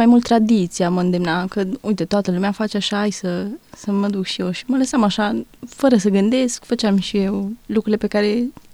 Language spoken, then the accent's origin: Romanian; Cluj-Napoca, Cluj County, Romania; și sunt din Cluj. Sunt student aici, la Universitatea de Științe Agricole și Medicină Veterinară, anul 3